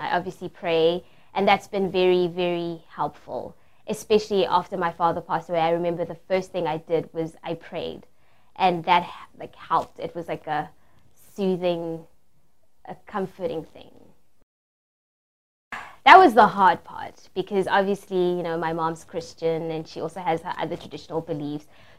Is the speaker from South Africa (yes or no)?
yes; South Africa; now in United States; I'm from South Africa. I moved to the United States in 2007.